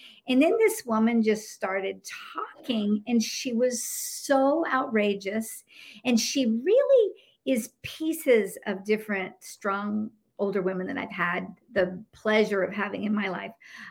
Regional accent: the South, United States; moved away; And, you know, I'm from the South. You can't hear it in my voice anymore because it got teased out of me when I moved away from the South.

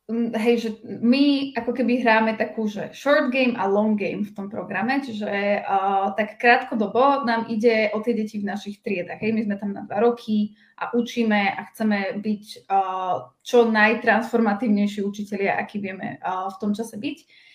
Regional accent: Žilina, Žilina Region, Slovakia; also born or lived in Bratislava; ja som zo Žiliny a predtým som žila v Bratislave, čiže na druhý koniec republiky som sa presťahovala kvôli tomu.

